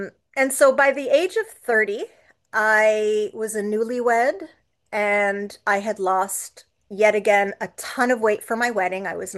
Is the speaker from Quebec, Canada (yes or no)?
yes; Montreal, Quebec, Canada; So by the time I got to high school, I'm from Montreal, so that would have been grade 7 to 11.